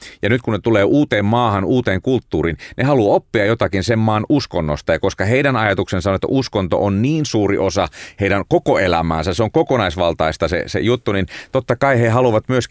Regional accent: Indonesia; now in Finland; mä kasvoin Indonesiassa, joka on tietysti enemmän tämmöinen pluralistinen maa

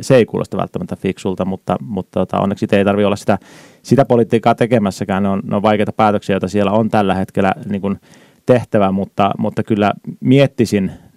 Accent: Jyväskylä, Central Finland, Finland; Mä oon kotoisin Jyväskylästä, jossa mä tällä hetkelläkin asun, mutta siihen väliin sitten mahtuu kaikenlaista.

